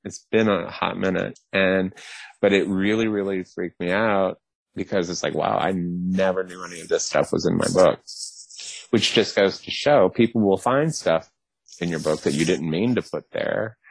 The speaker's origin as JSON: {"language": "English", "region": "the South", "country": "United States", "said": "I'm from the South. So the whole homophobia, racism, cultural structure damage in the South resonated with me."}